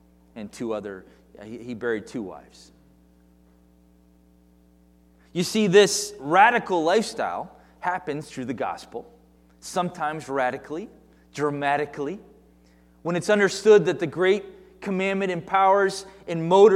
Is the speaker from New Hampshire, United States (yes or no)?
yes; New Hampshire, United States; I grew up in New Hampshire. I was raised in New England.